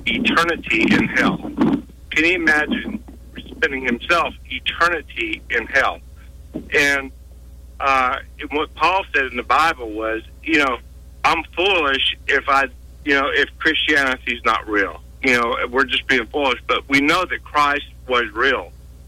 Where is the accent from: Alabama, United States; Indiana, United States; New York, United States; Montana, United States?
Alabama, United States; Eclectic; now in Meridian, United States; And, I'm in Meridian now. I'm from Eclectic, Montgomery area. I'm a retired state trooper there